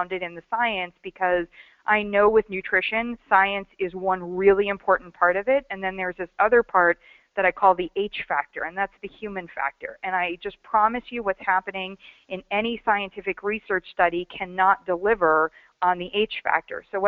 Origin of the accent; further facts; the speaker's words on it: Midwest, United States; I'm from a Texas, you know, very, like, right-wing family, et cetera. I grew up in the Midwest